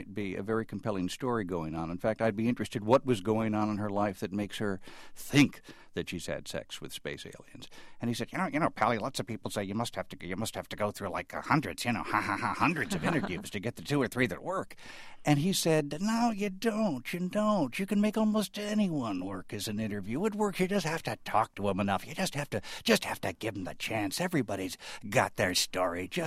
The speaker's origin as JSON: {"language": "English", "town": "Chicago", "region": "Illinois", "country": "United States", "said": "If I might speak as a Chicagoan, he made our city sing."}